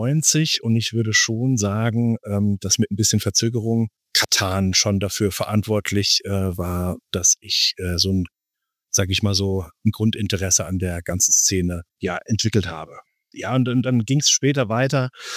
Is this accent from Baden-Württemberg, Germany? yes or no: yes; Ladenburg, Baden-Württemberg, Germany; Ich bin aus dem Rhein-Neckar-Kreis, aus dem schönen Ladenburg, eine alte Römerstadt